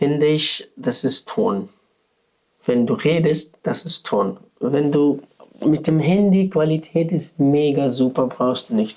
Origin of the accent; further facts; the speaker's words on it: Ukraine; German is a second language; now in Germany; ja, ich bin Ukrainer